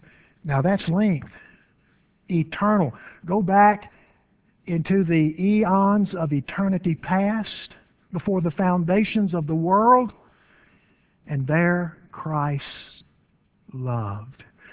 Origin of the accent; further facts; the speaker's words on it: Dyersburg, Tennessee, United States; I can remember growing up in Dyersburg, Tennessee, my mother going about her housework, clothes piled in the kitchen floor, something cooking on the stove